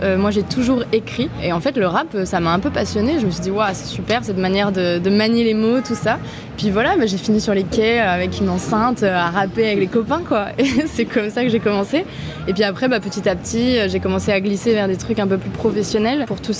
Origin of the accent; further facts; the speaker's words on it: Lyon, Auvergne-Rhône-Alpes, France; je suis lyonnaise aussi